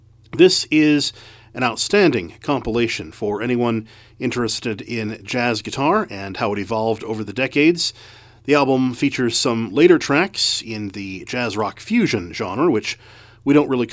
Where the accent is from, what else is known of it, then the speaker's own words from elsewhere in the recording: Corning, New York, United States; growing up in the Corning, Elmira area of upstate New York.